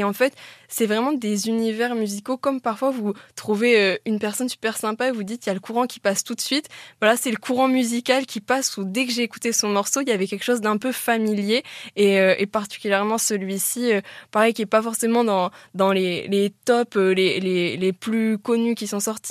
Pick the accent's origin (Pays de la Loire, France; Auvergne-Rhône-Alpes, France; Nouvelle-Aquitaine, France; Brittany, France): Nouvelle-Aquitaine, France; Canéjan; also born or lived in Bordeaux; moi je suis née à Bordeaux et j'ai grandi à Canéjean, donc c'est une petite ville à côté de Bordeaux.